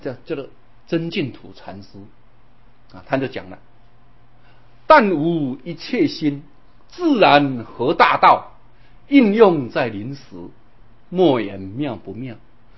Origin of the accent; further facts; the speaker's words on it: Taiwan; 再过20年、几十年，我们台湾人口又是3000多万